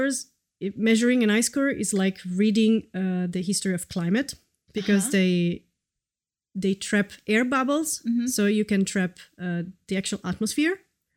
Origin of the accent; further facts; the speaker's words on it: Milan, Lombardy, Italy; So I'm Italian. So I come from Milan, where I did all my studies.